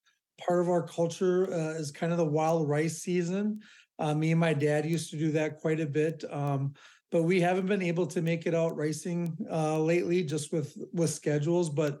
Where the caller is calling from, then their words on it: Ham Lake, Minnesota, United States; And today I live in Ham Lake. So I'm coming from you today in Ham Lake, Anoka County.